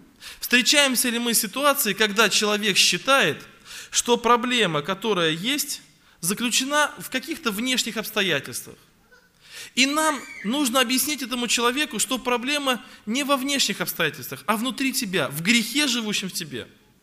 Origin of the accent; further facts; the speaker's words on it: Yeysk, Krasnodar Krai, Russia; Я приехал из России, Краснодарский край, город Ейск.